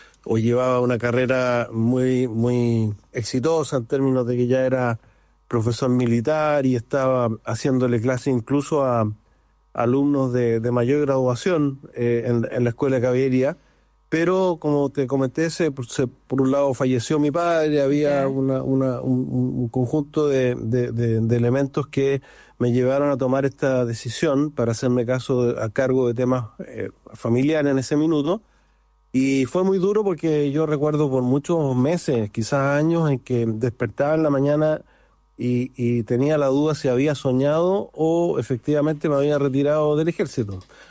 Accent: Valparaíso, Chile; also born or lived in Viña del Mar; yo nací en Viña del Mar, pero viví los primeros años de vida en Valparaíso. Estudié en el Colegio Alemán.

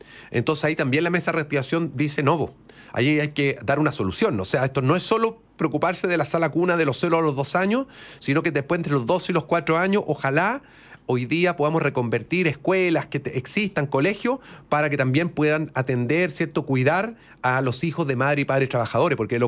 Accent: Ovalle, Coquimbo, Chile; Yo soy del norte, soy de Ovalle, lo dije hace un ratito, ¿cierto?

